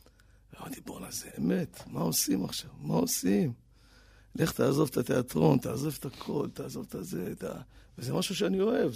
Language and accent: Hebrew; Tel Aviv, Tel Aviv District, Israel; גדלתי בדרום תל אביב, אחרי זה עברתי לפנימיה, אחרי זה קיבוץ.